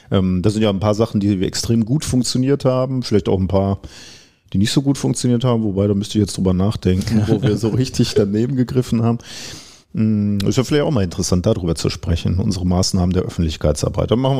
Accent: North Rhine-Westphalia, Germany; ich komme aus dem Ruhrgebiet.

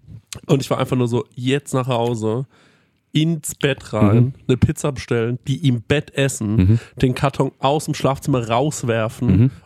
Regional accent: Goldbach, Bavaria, Germany; habe mir ein Hotelzimmer in Goldbach gebucht, da wo ich herkomme

